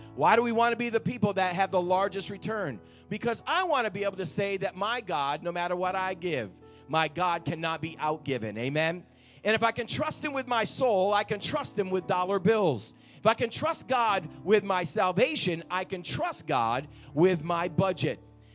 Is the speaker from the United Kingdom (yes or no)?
no; New England, United States; I'm from New England.